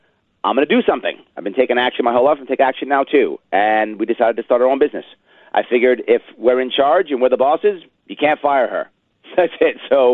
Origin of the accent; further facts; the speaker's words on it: Manhattan, New York, United States; born there; I was born in Manhattan, as you said, biracial parents.